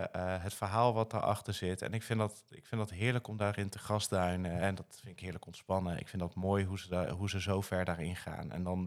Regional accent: North Brabant, Netherlands; Vroeger natuurlijk als Brabander minimaal één keer per jaar naar de Efteling.

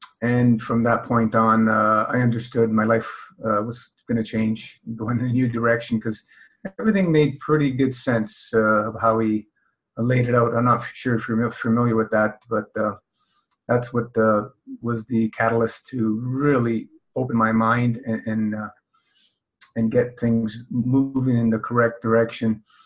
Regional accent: Toronto, Ontario, Canada; Growing up, Italian family, parents were from Italy. I was born in Toronto and raised here.

